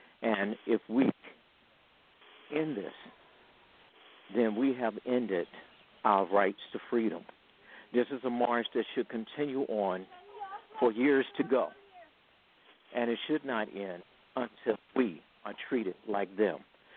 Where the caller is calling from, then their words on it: Germany; Actually, I'm calling from Germany.